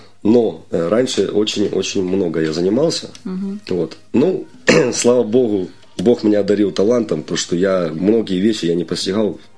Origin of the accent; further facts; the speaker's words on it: Kramatorsk, Donetsk Oblast, Ukraine; Я родом из Краматорска. В дальнейшем я переехал в Донецк учиться в музыкальном училище, впоследствии консерватории.